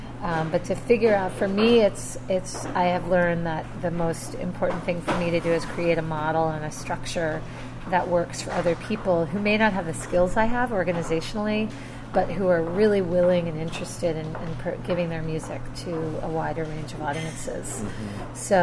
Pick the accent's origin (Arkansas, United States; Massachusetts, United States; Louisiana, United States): Louisiana, United States; I mean, I'm from Louisiana, but I didn't really integrate that kind of Zydeco, New Orleans, Dixie vibe.